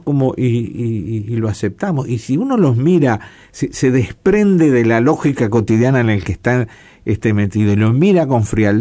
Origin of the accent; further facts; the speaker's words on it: Uruguay; Porque hay una cosa que sí es muy propia de los uruguayos, y yo eso lo menciono mucho en el libro, es esa tendencia que cuando nos encachilamos con algo es lo único que hay.